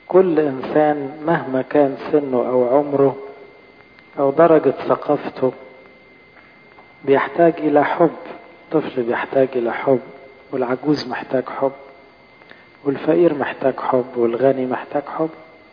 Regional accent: Egypt; أنا قبطية أرثوذكسية، انتماء. أنا مصرية.

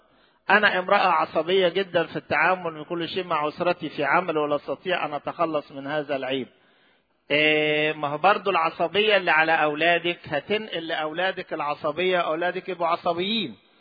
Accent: Upper Egypt, Egypt; و ده عندنا في الصعيد دلوقتي بيناقشها وبيسمع رأيها وبيبقى لها دور

